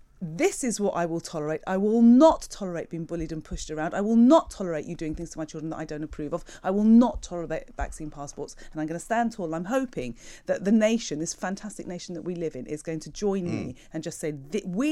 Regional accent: United Kingdom; being a British person, living in Great Britain.

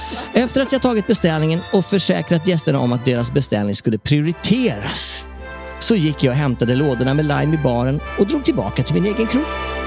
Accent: Sweden; jag är svensk

